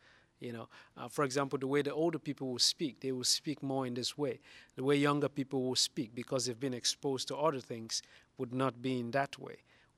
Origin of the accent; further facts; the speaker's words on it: Sierra Leone; first language Mende; English is a second language; translating from Mende, which is my mother tongue, means fefete, which means a nest of air or a vessel that carries air.